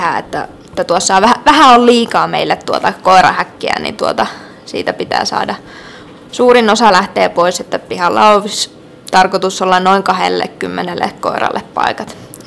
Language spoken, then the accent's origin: Finnish; Kirkkonummi, Uusimaa, Finland; also born or lived in Stockholm; now in Ivalo, Finland; mä oon Kirkkonummelta tuolta Etelä-Suomesta kotosi. Ivaloon on päätynyt mutkien kautta, ollut Tukholmassa lukiossa, tällaisessa vähän erityisessä eläinlukiossa koiralinjalla